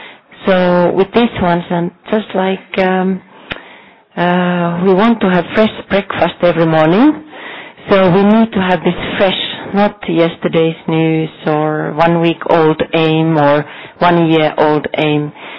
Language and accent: English; Porto, Norte, Portugal; English is a second language; I'm sister from Oporto, Portugal